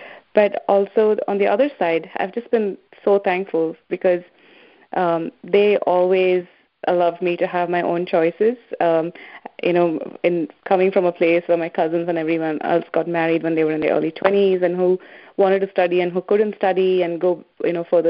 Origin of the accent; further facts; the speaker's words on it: India; moved away as an adult; Growing up in India and coming to work here, study and work here, it's just, it's two very different worlds.